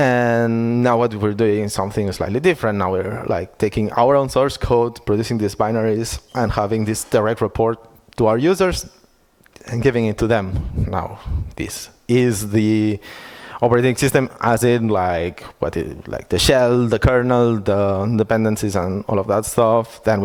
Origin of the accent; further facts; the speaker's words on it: Barcelona, Catalonia, Spain; now in Berlin, Germany; I am from Barcelona, but I'm living in Berlin since a couple of years ago.